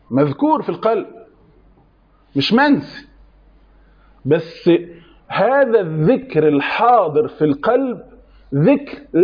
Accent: Egypt; احنا بالنسبه لنا في كمصريين نقول فاكر

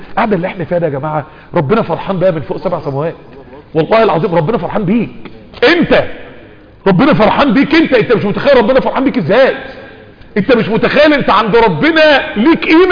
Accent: Mansoura, Dakahlia, Egypt; محمد واحمد دول عندنا في المنصوره

